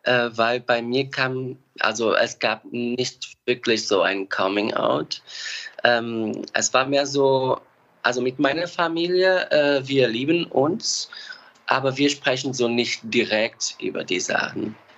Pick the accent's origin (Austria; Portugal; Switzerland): Portugal; German is a second language; now in Berlin, Germany; Ich komme aus Portugal ursprünglich und ich wohne in Berlin, seit fast 8 Jahren in Berlin.